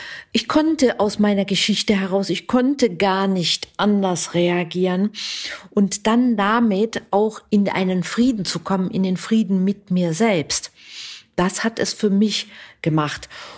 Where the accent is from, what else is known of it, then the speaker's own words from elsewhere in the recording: Rhineland, Germany; Bin ja Rheinländer, jeder Jeck ist anders